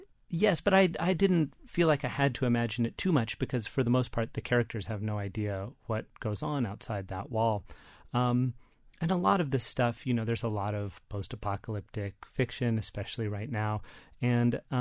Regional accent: Texas, United States; growing up in Texas, of course, you get a lot of Texas history along with the U.S. history.

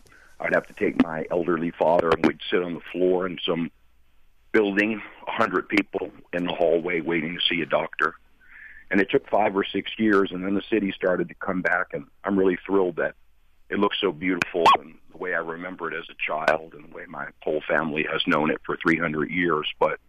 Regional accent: New Orleans, Louisiana, United States; I'm from New Orleans, 13th generation. My family came to Louisiana in 1699.

